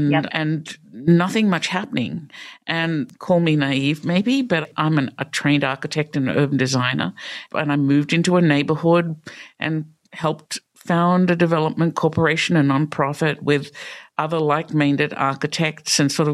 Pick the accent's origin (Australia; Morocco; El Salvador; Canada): Australia; moved away as an adult; now in Pittsburgh, United States; I don't have a Pittsburgh accent, right? So I I grew up in Australia and came to the United States to do a master's in New York and unexpectedly ended up in Pittsburgh